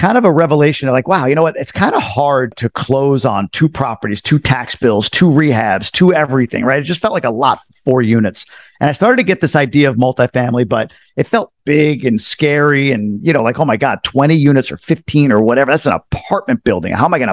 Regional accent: New York, United States; also born or lived in Long Island; Yeah. So I'm a native New Yorker, grew up all over New York, Long Island, and then upstate

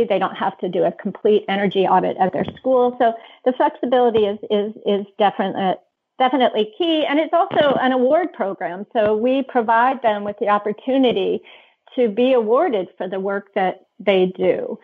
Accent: Vermont, United States; Of course I'm from Vermont, so I love Ben and Jerry's ice cream as long as it doesn't have chocolate in it.

